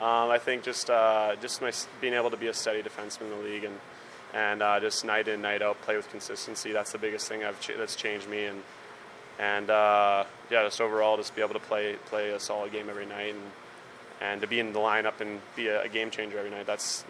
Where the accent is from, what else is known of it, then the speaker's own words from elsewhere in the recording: Calgary, Alberta, Canada; also born or lived in Tri-City; Tri-City a little bit smaller city, American city to Calgary, pretty much my hometown.